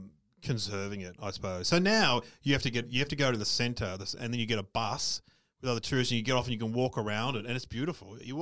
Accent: Australia; I said, "Oh, we're from Australia." Oh, always a good opener.

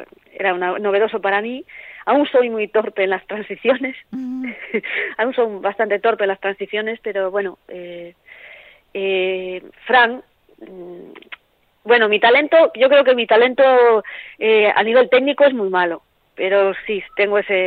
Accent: Galicia, Spain; Lo único que no me gusta de la bici y de mi tierra es la lluvia.

